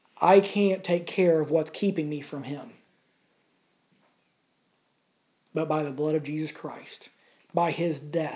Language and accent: English; United States; now in Ireland; Just as I am American living in Ireland right now, I am a citizen of heaven.